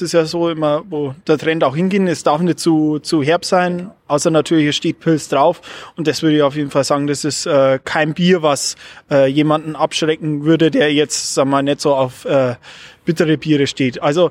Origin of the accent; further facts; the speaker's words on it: Bavaria, Germany; Ja, ich sag mal, als Bayer sowieso, das mit dem Oktoberfest kriegt man mit.